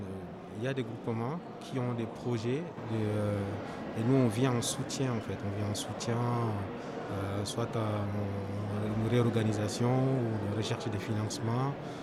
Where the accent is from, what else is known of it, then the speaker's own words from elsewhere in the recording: Chad; d'une part, je suis natif du Tchad, donc j'ai vécu là-bas, donc j'ai fait une partie de mes études là-bas